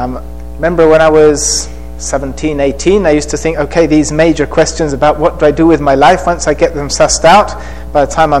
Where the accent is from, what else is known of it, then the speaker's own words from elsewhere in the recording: Colombia; moved away as an adult; also born or lived in England; I was born in England. At the age of six, my parents moved to Central America, then South America, and I grew up in Colombia. Went to Colombian schools for elementary and high school. And then I went to England to do university.